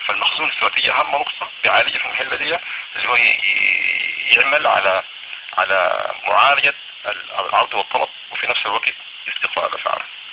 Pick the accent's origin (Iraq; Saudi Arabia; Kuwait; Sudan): Sudan; الإنتاج الزراعي النباتي عندنا في السودان